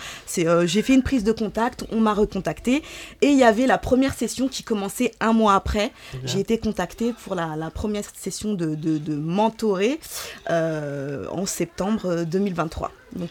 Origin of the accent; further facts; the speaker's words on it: Nantes, Pays de la Loire, France; now in Paris, France; Je suis originaire du Pays de la Loire, de Nantes. J'ai décidé de monter à Paris un peu sur un coup de tête.